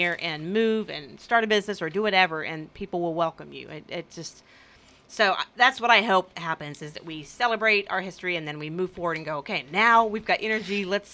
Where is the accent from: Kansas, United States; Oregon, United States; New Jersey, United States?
Kansas, United States; Independence; also born or lived in Coffeyville; Independence is my hometown. I love Independence because it's my hometown. I'm always going to love it because of that.